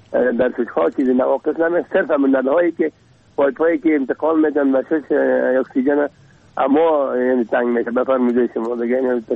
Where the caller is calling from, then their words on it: Kabul, Afghanistan; از کابل هستم.